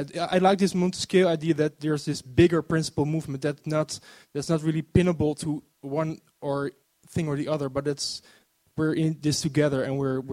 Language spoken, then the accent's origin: English; The Hague, South Holland, Netherlands; I'm a philosopher from The Hague.